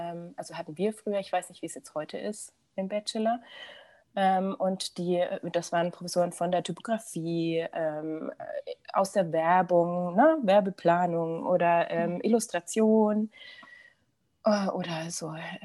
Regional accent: Nuremberg, Bavaria, Germany; also ich komme aus Nürnberg

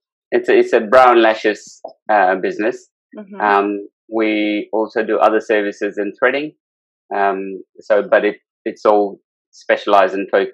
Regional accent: India; now in Perth, Australia; She comes from France, I come from India, totally different backgrounds, but we all mesh together in Perth, where we reside now.

